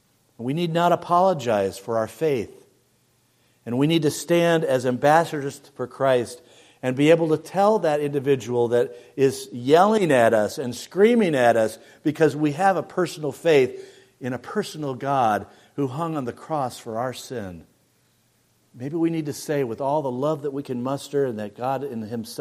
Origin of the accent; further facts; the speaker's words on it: United States; I'm an American, and I love my country.